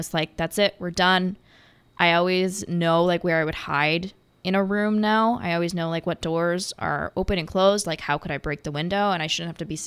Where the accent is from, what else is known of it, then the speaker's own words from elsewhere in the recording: Madison, Wisconsin, United States; growing up in Madison, at least for me, I've kind of grown up in this blue bubble